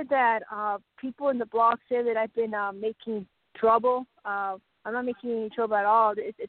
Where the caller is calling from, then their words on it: Sedona, Arizona, United States; Sedona. Where I live. Sedona, Arizona.